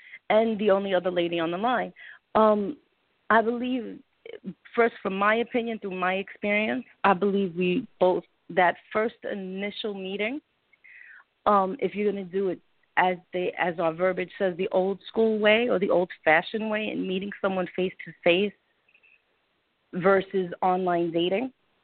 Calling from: Atlanta, Georgia, United States; I am currently in Atlanta, Georgia right now.

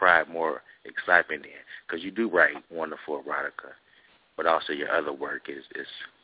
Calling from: Cincinnati, Ohio, United States; from Cincinnati, Ohio.

